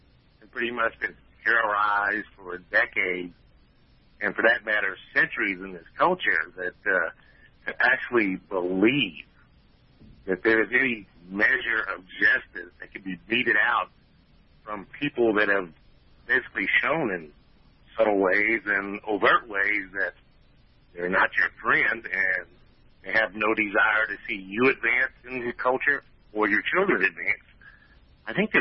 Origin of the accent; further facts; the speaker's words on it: Kansas, United States; Yeah, I'm from Wyandotte County.